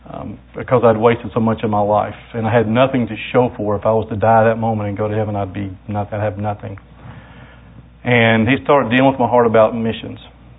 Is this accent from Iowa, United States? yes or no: no; Springfield, Tennessee, United States; born there; I was born in Springfield, Tennessee, lived my whole life in that area, until I joined the military in 1990 to avoid going to jail.